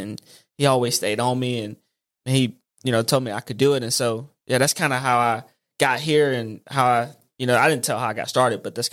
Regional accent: Ruston, Louisiana, United States; So, man, I'm from Louisiana, and Rustin, you went to La Tech, and I grew up in that small city, and I grew up on the east side of town

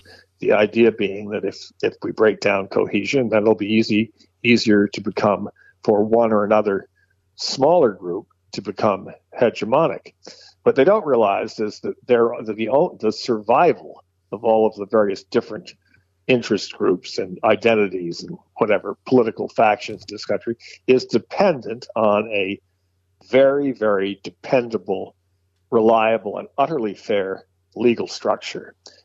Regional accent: United States; And as an American, I find it very distressing.

